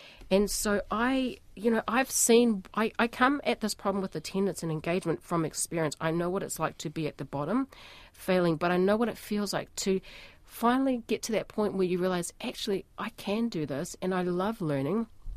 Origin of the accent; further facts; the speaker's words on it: New Zealand; also born or lived in Tonga; So, I was born in Tonga in the 80s, and both my parents left school before the age of 14. So, when my sister and I were born in Tonga, they knew that if we were to stay in Tonga, we'd remain uneducated, remain in the poverty cycle, so we moved to New Zealand in the 80s.